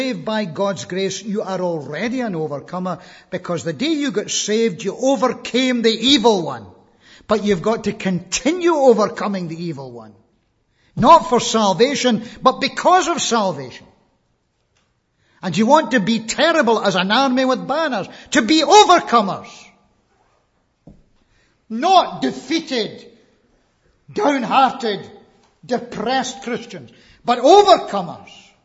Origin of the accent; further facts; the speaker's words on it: Scotland, United Kingdom; You see, we're Scots and we're no English.